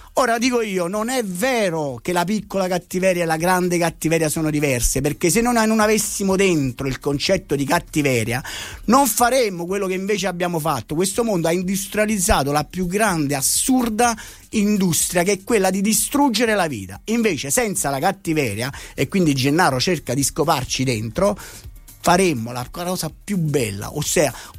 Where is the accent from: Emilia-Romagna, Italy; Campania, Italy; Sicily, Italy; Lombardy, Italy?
Campania, Italy; Naples; born there; Ovviamente, sono nato a Napoli, anche se non ho mai avuto i soldi per viverci a Napoli, quindi sono un provincialotto.